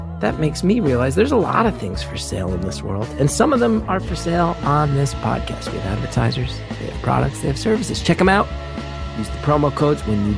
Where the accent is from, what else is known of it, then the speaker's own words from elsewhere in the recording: Northeast, United States; I grew up in the Northeast in the 90s.